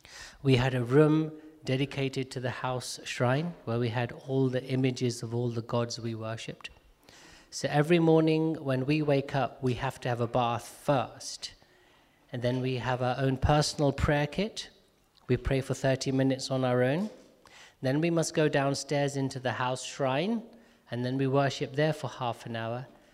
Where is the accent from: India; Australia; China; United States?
India; Gujarat; I was a Hindu priest for 20 years of my life. So I'm from Gujarat in India, and my great-grandfather left India to work in the British Empire in East Africa